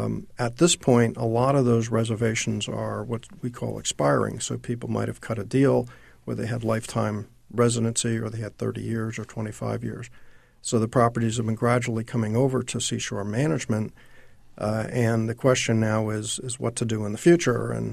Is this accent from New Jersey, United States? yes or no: yes; New Jersey, United States; I don't know if you knew that I'm from New Jersey. So when we talk about the Jersey Shore, that's where I grew up.